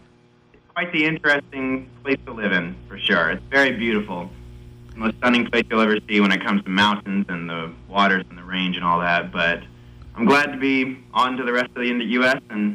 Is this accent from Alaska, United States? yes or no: yes; Alaska, United States; So I grew up born and raised in Alaska.